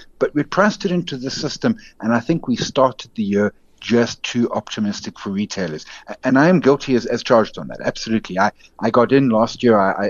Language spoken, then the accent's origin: English; South Africa; there was just a sense that it was still going to be tough being a South African consumer, but a lot less tough.